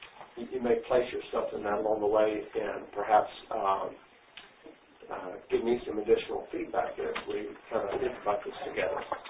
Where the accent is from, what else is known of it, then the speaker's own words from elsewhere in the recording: Winston-Salem, North Carolina, United States; I was raised in Winston-Salem, and I was a church dropout.